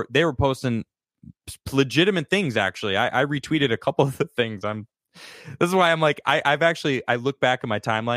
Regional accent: Chicago, Illinois, United States; I'm a Blackhawks fan from Chicago. I'm from Chicago.

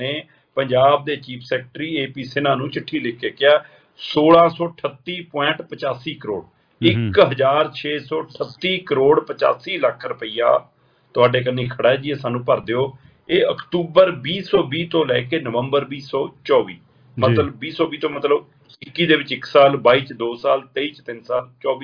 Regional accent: Punjab, India; ਉਸ ਸਾਰੇ ਦੌਰ ਦੇ ਵਿੱਚ ਅਸੀਂ ਪੰਜਾਬ ਦੇ ਆਪਣੇ ਸੈਂਕੜੇ ਪੁੱਤ ਗਵਾਏ

